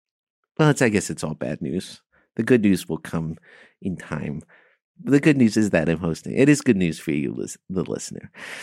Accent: Passaic, New Jersey, United States; I am from Passaic here.

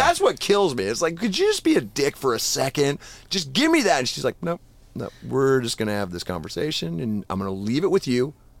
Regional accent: Iowa, United States; and I'm from Iowa, so I've driven fucking everything, you know?

